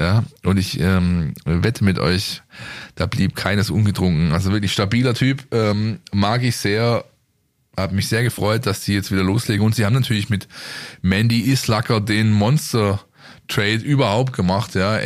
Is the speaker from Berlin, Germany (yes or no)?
no; Stuttgart, Baden-Württemberg, Germany; Und für mich als Stuttgarter, ich kann euch nur folgenden Tipp geben